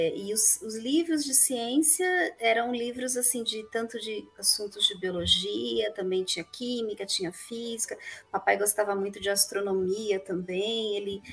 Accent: Santos, São Paulo, Brazil; moved away as an adult; Eu sou de Santos, do litoral de São Paulo. Fui criada na praia.

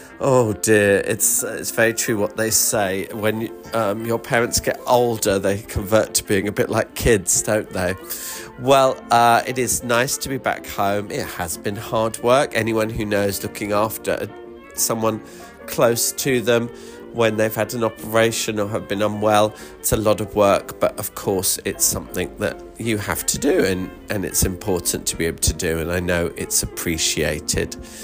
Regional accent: Storrington, South East England, United Kingdom; Well, as you know, I am British. I am from West Sussex, in a little village called Storrington, and it's a beautiful place. It's on the South Downs, and actually Storrington means home of the storks.

